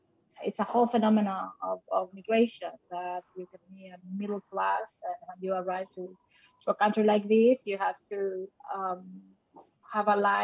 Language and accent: English; Bolivia; now in New York, United States; Well, I'm from Bolivia. I've been acting for 16 years. I studied acting in Spain.